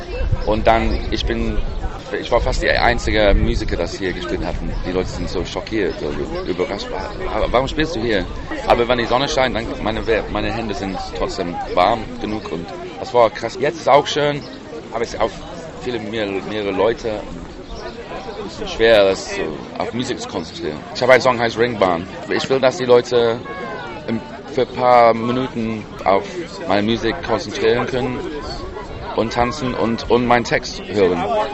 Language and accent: German; Wales, United Kingdom; German is a second language; now in Berlin, Germany; Ich komme aus Wales, bin Straßenmusiker in Berlin